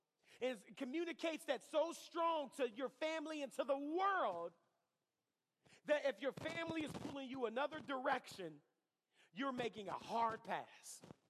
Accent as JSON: {"language": "English", "region": "England", "country": "United Kingdom", "lives_now": "United States", "said": "Whenever I became a U.S. citizen, I had to denounce the country that I'm from."}